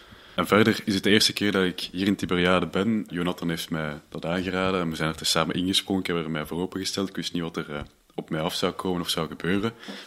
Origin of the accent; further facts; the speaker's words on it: Herent, Flanders, Belgium; Ik studeer rechten aan de universiteit in Leuven en ik ben afkomstig van Herent.